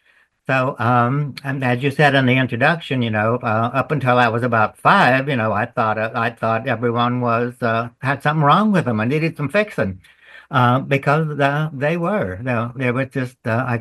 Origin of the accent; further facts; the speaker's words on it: Michigan, United States; also born or lived in North Carolina; So, see, I was born in North Carolina. But when we were four, my stepfather moved us to Michigan, and I really grew up in Michigan.